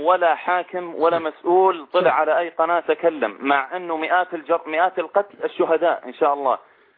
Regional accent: Syria; now in Qatar; انا سوري من مقيم في قطر،

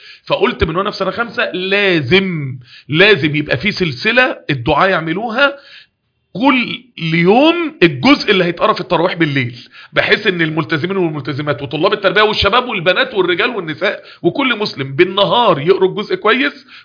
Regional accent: Mansoura, Dakahlia, Egypt; بلدي المنصوره ما كانش فيها كمبيوتر.

